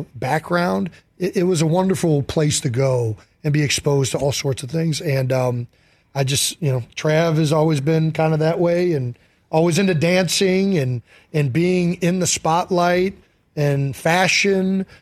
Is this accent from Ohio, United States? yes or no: yes; Cleveland Heights, Ohio, United States; Yeah, we grew up in Cleveland Heights, Ohio.